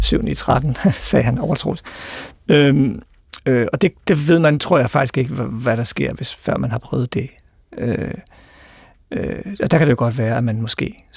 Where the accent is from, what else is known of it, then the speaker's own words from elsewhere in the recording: Albertslund, Capital Region of Denmark, Denmark; Jeg voksede op i Albertslund, Soveby.